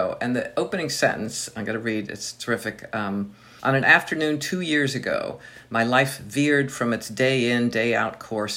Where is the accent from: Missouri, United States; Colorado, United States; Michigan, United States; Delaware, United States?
Delaware, United States; I grew up in Delaware, and, you know, we could be in Philadelphia in 5 minutes over the state line.